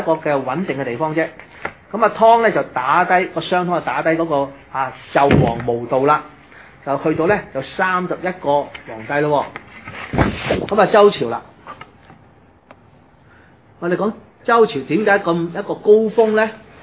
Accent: China; 其實我哋中國人呢，雖然話有姓，而家好清楚啦，有姓有名啦

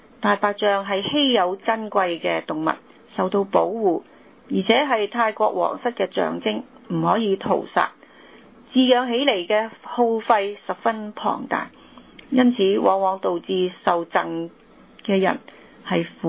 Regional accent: Hong Kong; 我们香港人97年至现在都是派过一次6000元。

